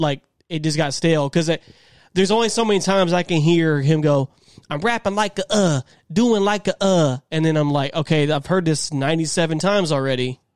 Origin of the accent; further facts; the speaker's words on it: the South, United States; I'm from the South, man.